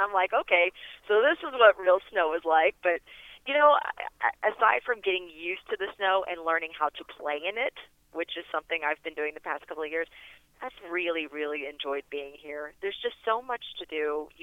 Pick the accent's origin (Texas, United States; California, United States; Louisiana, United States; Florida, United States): Texas, United States; Sugar Land; I grew up out in Sugarland and then went to school up at North Texas, which is in Denton, just north of Dallas